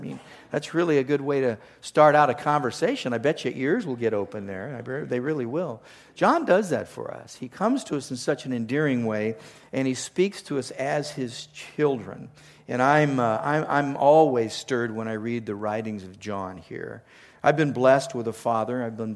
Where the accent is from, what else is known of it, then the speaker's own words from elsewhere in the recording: Los Angeles, California, United States; also born or lived in Portland; But I grew up in the Los Angeles area. I lived in the Portland area for so long, and when it was time for us to start a family, we really felt that we wanted to get out of the big city.